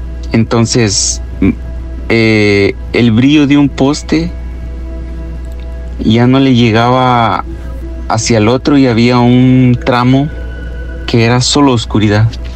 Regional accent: San Antonio, Guatemala; Yo soy originario de Guatemala, de un pueblo llamado San Antonio. Mi pueblo tiene otra aldea que está así cercana, como a una media hora

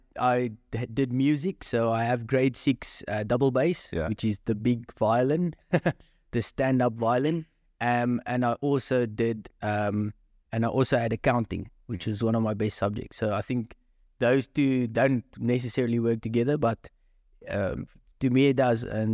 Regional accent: Krugersdorp, Gauteng, South Africa; born there; I was born in Krugersdorp, and I'm not going to go there, but I was born in Krugersdorp.

